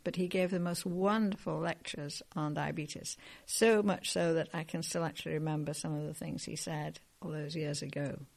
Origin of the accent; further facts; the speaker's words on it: Yorkshire and the Humber, United Kingdom; Well, I was born in Yorkshire and brought up there. My father was Irish.